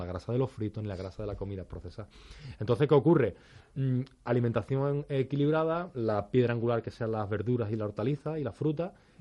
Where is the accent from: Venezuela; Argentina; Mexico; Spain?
Spain; Seville, Andalusia; Yo soy de Sevilla